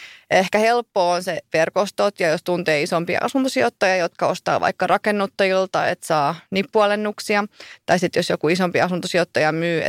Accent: Tampere, Pirkanmaa, Finland; Siis mä oon Tampereelta kotoisin

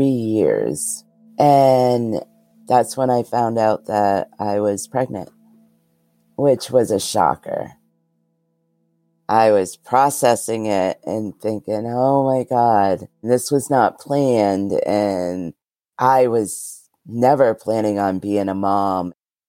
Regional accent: Massachusetts, United States; I grew up in Massachusetts mostly. I did move around a lot.

